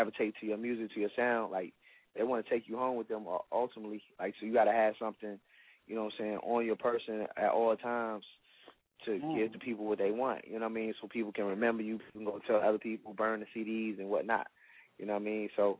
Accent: Orange, New Jersey, United States; First and foremost, I'm originally from Jersey. I was born in Jersey. I was born in Orange, New Jersey.

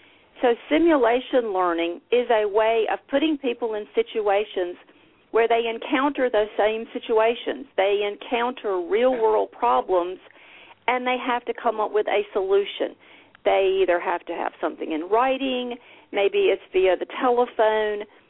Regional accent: South Carolina, United States; I am from South Carolina. This is home. I've had the privilege of living in the upper part of South Carolina my whole life

